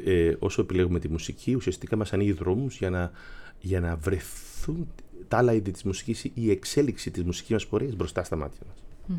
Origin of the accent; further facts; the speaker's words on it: Greece; now in Germany; Λέω, είμαι από την Ελλάδα.